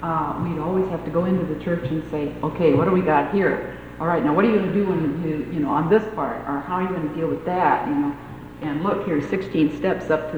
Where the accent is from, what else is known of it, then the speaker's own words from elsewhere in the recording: Tacoma, Washington, United States; I'm from Tacoma, Washington.